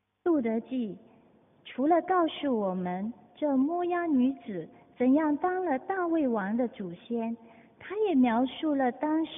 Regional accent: Singapore; now in Hong Kong; 其实我也不是香港人，我是来自新加坡，所以呢，我的广东话和普通话也讲得不太好。

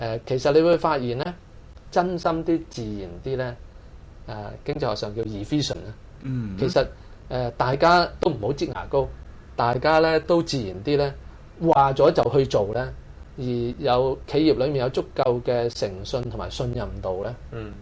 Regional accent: Guangdong, China; 又係我哋廣東人、中國人嘅文化遺產嚟

